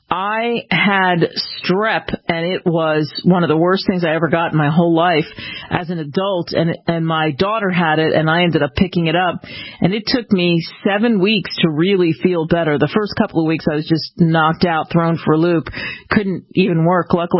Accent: Philadelphia, Pennsylvania, United States; I grew up in the Northeast, but in Philadelphia, where we didn't get a lot of snow.

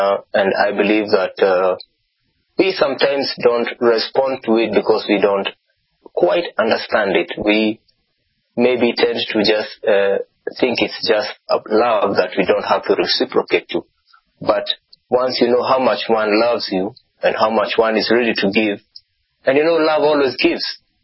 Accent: Kiambu County, Kenya; I grew up in one of the satellite settlements outside Nairobi, that's in Kiambu.

